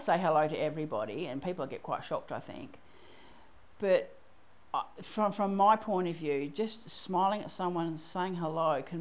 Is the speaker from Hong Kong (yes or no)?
no; England, United Kingdom; I was brought up in England